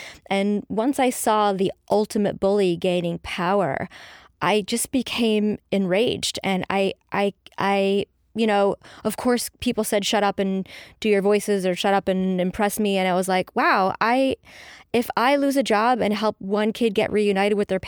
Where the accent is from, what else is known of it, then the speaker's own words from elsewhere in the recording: Canada; and I grew up in Canada, so I didn't, and I still don't know that much about the American political system